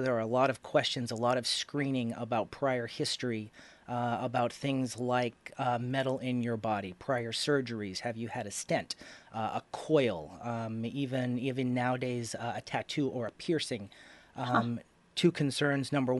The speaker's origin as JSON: {"language": "English", "town": "Boise", "region": "Idaho", "country": "United States", "tie": "born or raised there", "also_born_or_lived": "Pocatello / Oregon", "moved": "as an adult", "said": "Born and raised in Boise, Idaho."}